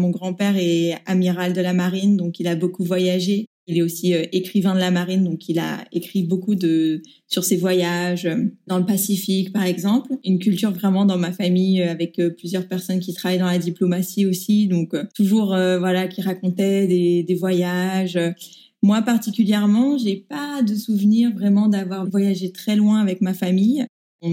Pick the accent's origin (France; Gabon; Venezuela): France; Paris, Île-de-France; Alors j'ai 28 ans, je viens de Paris. Je suis née et j'ai été élevée dans le 15e arrondissement de Paris.